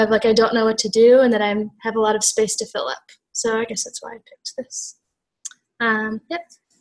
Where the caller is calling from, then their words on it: Memphis, Tennessee, United States; I don't know how to change my name on the screen, but my pronouns are she and her. I'm calling from Memphis, which is where I live.